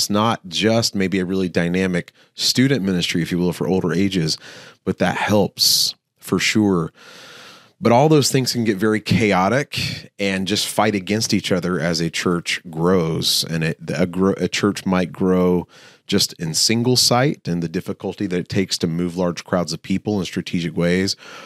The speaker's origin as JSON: {"language": "English", "region": "Florida", "country": "United States", "said": "I'm from Central Florida, so very, very populated, lots of tourists."}